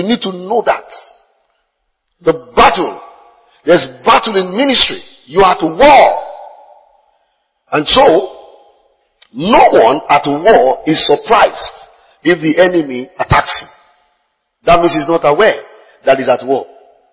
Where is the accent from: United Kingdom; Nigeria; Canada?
Nigeria; Ososa, Ogun; because in my hometown, about this time of the year, he will show at the film village in Ososa, he will show it free.